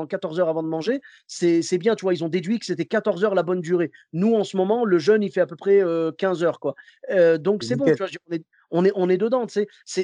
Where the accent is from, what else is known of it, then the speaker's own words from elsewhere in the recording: Clermont-Ferrand, Auvergne-Rhône-Alpes, France; Moi, je viens de Clermont-Ferrand, tu sais, là-bas, c'est le pays du bleu d'Auvergne.